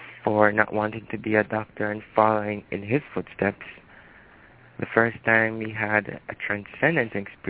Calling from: Jamaica; calling from Jamaica.

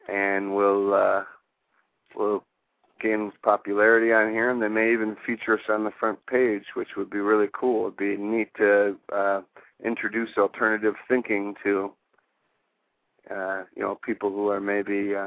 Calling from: Tampa, Florida, United States; I'm calling from Tampa, Florida. So I mean, we're practically clear across the country.

